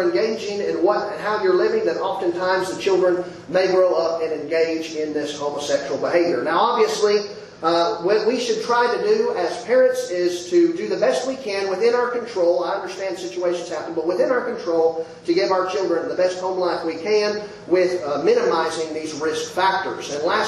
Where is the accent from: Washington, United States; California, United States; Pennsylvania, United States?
Washington, United States; Seattle; You know, growing up in the Seattle area, I was repeatedly taught all throughout childhood